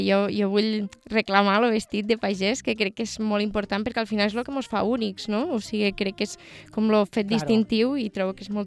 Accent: Catalonia, Spain

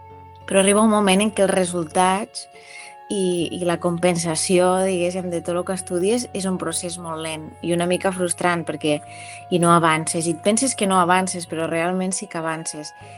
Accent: La Ràpita, Catalonia, Spain; soc de la Ràpita, i actualment sóc músic professional

